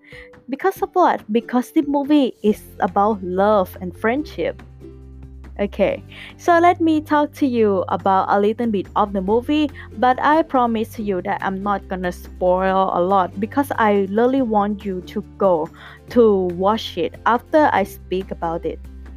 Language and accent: English; Thailand; first language Thai; English is a second language; I already spoke in Thai language, which is my native language. Because I'm Thai and I live in Thailand